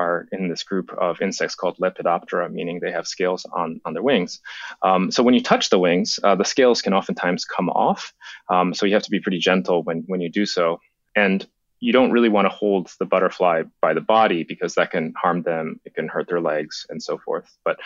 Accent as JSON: {"language": "English", "country": "Japan", "tie": "born or raised there", "said": "growing up in Japan, I read about this butterfly when I was a kid."}